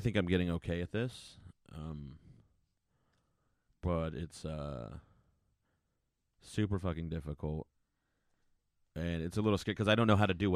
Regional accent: Ireland; See, I am Irish. I am.

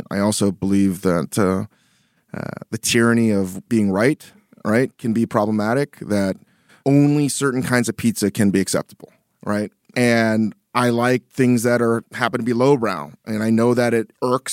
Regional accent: Virginia, United States; I grew up in Northern Virginia. Where am I going to get authentic pizza anywhere?

